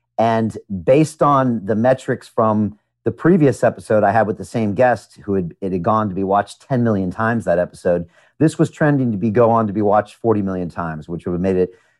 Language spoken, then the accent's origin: English; United States; You know, I mean, I grew up in America and that's not okay. You know, freedom of speech is in my DNA.